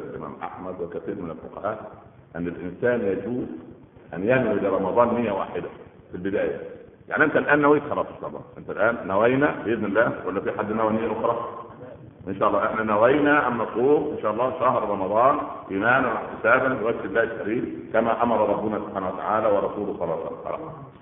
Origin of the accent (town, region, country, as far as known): Egypt